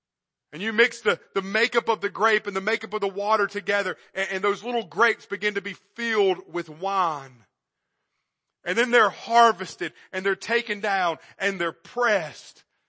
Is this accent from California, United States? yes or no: no; York, South Carolina, United States; I'll tell you, I'm from York, South Carolina.